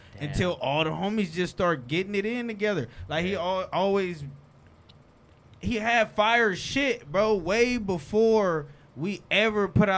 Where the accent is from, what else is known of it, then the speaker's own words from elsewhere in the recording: Compton, California, United States; I'm from Compton.